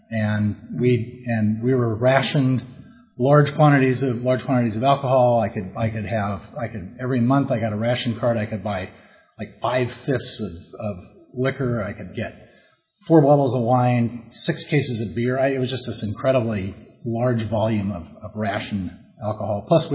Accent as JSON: {"language": "English", "region": "California", "country": "United States", "tie": "born or raised there", "said": "I grew up here in Orange County. I grew up at the beach, and went to high school and college and all that right here in town, right here in Orange County."}